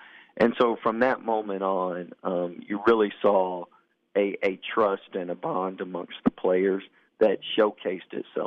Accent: the South, United States; So to be at a Christian school, one, I'm from the South.

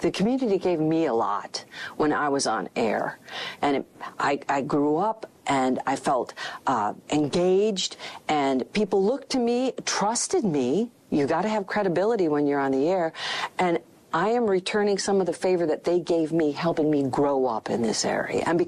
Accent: Eau Claire, Wisconsin, United States; And I grew up in Eau Claire. This is my hometown.

